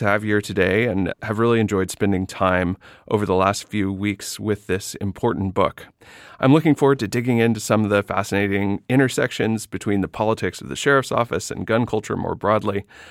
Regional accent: Tulsa, Oklahoma, United States; So I grew up mainly in Tulsa, Oklahoma, you know, mid-sized city

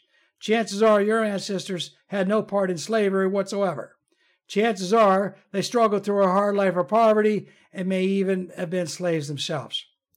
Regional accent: United Kingdom; As a British man myself, I can assure you that my ancestors were not privileged upper-class slave owners.

